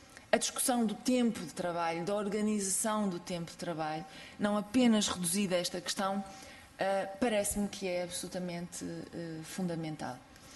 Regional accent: Braga, Portugal; a Sra. Deputada Clara Marques Mendes e eu somos de Braga

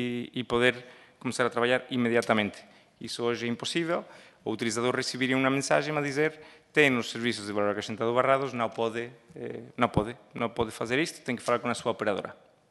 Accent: Spain; Eu sou espanhol e temos atividade também na Espanha e em outros países.

